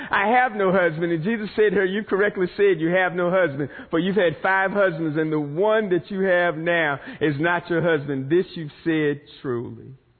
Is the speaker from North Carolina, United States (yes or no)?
yes; North Carolina, United States; And I just so happen, you can tell by my accent, I am from the country inner city, rural eastern North Carolina.